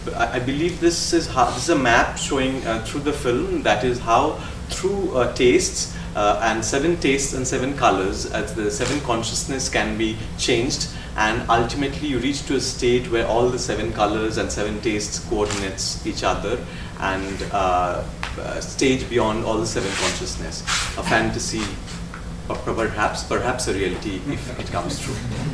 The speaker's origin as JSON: {"language": "English", "town": "Kolkata", "region": "West Bengal", "country": "India", "said": "I'm coming from Kolkata."}